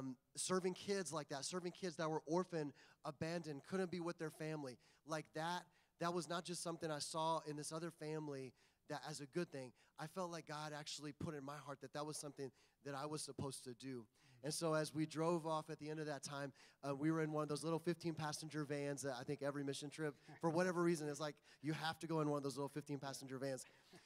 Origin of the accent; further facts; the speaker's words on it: Indiana, United States; And so I grew up in Indiana. Literally, my house was surrounded on all four sides by corn. You know, like, I grew up out in the country, and on every side, we had corn and soybeans.